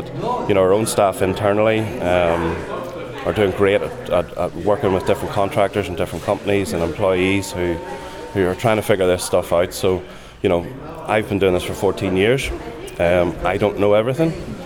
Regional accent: Armagh, Northern Ireland, United Kingdom; accent: Armagh; given my accent, obviously, from Armagh, business based in Monaghan

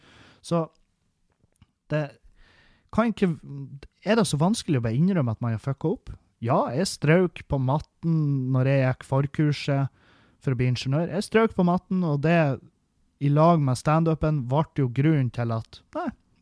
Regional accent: Meløy, Nordland, Norway; vi har hatt hendelser i heimkommunen min der folk har gått naken rundt i bygda

